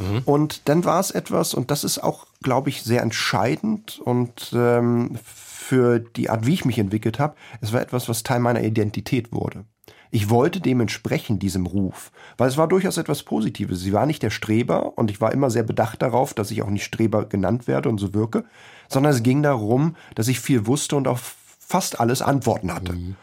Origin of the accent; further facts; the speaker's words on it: Berlin, Germany; Ich bin in Friedenau, also in Schöneberg, geboren worden und ich bin sehr schön aufgewachsen.